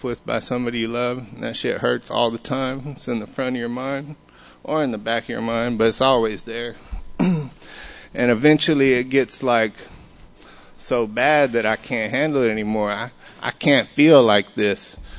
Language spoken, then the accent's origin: English; Austin, Texas, United States; I'm born and raised in Austin. I grew up in South Austin, Old Torf and Congress